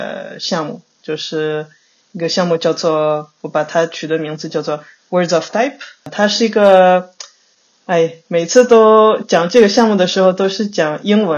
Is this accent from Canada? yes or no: no; France; Chinese is a second language; 我是在法国长大的，然后在法国开始学习平面设计、字体设计，那个老师们都是法国人。